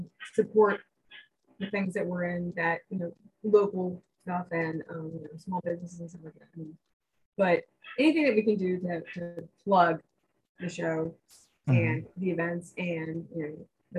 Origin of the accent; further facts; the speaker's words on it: Dayton, Ohio, United States; I know Hamilton. I'm from Dayton, so.